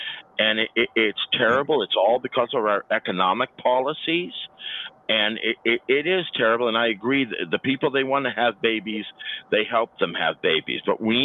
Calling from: Quebec, Canada; Hi, this is … from the South Shore of the St. Lawrence Seaway.

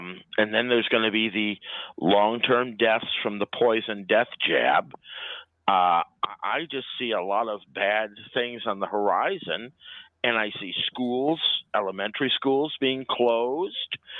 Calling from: Quebec, Canada; I'm calling from the South Shore of the St. Lawrence Seaway.

